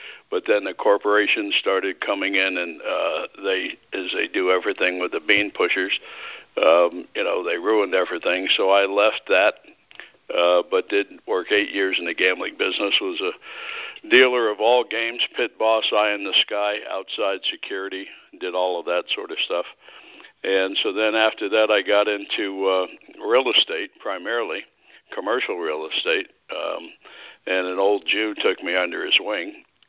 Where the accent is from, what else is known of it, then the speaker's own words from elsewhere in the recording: Connecticut, United States; also born or lived in Florida / Massachusetts; I grew up on the East Coast, Connecticut, a little bit in Florida, a little bit in Massachusetts, and then moved out west to California.